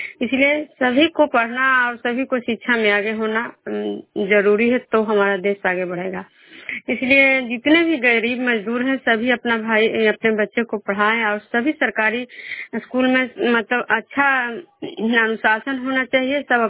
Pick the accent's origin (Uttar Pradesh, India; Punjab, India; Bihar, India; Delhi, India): Bihar, India; Bishnupur; मैं बिष्णुपुर ग्राम नालंदा जिला नगरनौसा प्रखंड के निवासी हूँ, बिहार राज्य से।